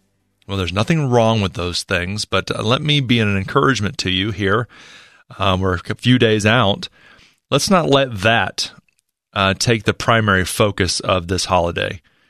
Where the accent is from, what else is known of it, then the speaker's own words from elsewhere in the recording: Charlotte, North Carolina, United States; And first on the line from my hometown, from Charlotte, North Carolina, this is Patrick.